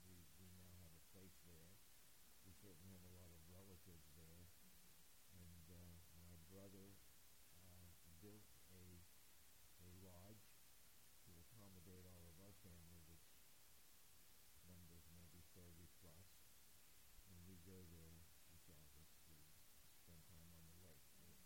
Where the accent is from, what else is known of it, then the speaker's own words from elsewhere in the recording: Wheeling, West Virginia, United States; I was born on June 20, 1943. Lived in Wheeling all my life.